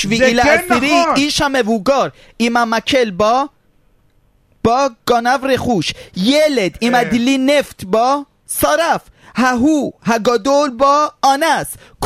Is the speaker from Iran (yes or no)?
yes; Iran; now in Israel; 2,000 שנה אני איראני אסלי. עד ש-2003 עליתי לישראל. זאת אומרת תרבות שלי, שפה שלי, הוויה שלי, הכל איראני.